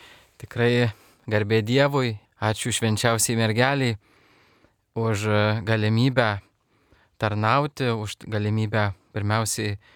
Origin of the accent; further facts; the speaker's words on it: Kaunas, Kaunas County, Lithuania; Tai esu kaunietis, esu grįna kraujas kaunietis. Tai vat, ir labai myliu Kauno miestą, savo miestą gimtąjį.